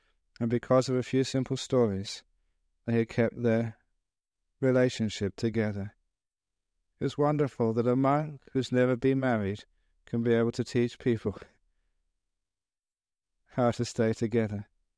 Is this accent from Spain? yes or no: no; England, United Kingdom; also born or lived in Thailand; He was a monk from the United States. I was from England.